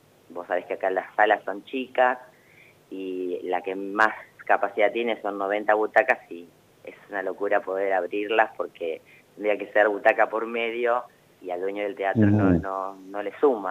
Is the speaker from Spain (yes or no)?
no; La Plata, Buenos Aires Province, Argentina; no quería dejar de ayudar a mi gente, también siendo platense